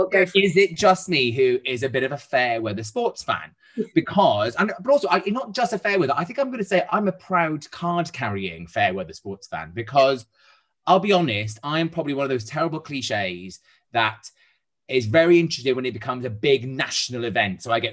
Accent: Wales, United Kingdom; There's actually a snooker hall in my hometown

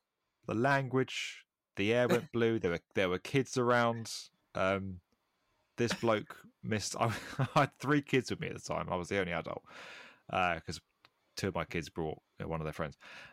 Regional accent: Toronto, Ontario, Canada; I am from the Greater Toronto area

